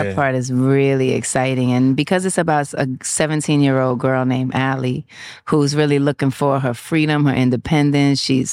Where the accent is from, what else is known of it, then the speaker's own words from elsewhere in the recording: New York, United States; all the New York energy and New York experiences that I've had growing up in New York is definitely infused into this story.